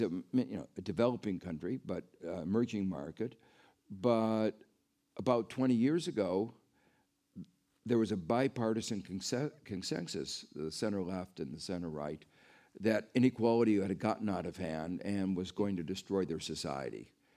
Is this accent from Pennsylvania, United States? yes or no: no; Gary, Indiana, United States; I talk about growing up in Gary, Indiana, which is a steel town in the southern tip of Lake Michigan. It was an iconic industrial town.